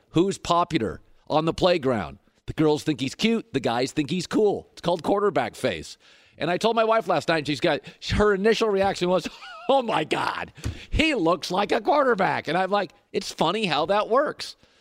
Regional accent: Seattle, Washington, United States; And I grew up in Seattle. All the girls love Jim Zorn, and then it's Russell Wilson.

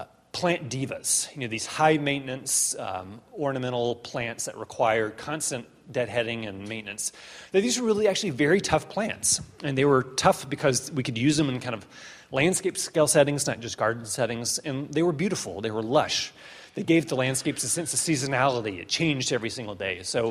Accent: Birmingham, Alabama, United States; I grew up in Birmingham, Alabama. I was a suburban kid. We lived on the edges of Birmingham.

